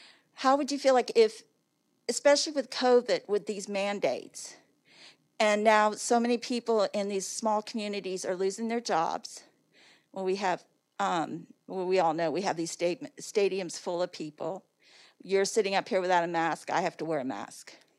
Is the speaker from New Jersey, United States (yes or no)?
no; Virginia, United States; I'm from Virginia.